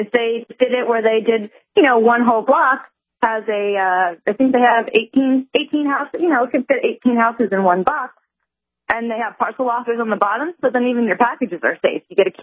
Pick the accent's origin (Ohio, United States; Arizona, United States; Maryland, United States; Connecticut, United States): Arizona, United States; Phoenix; now in California, United States; I'm from Phoenix, and I live in California, so I'm used to that.